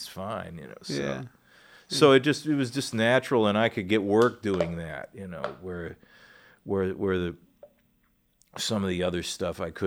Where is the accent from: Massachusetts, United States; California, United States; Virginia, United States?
Virginia, United States; I'm from here and Virginia, but, you know, he considered me a Southerner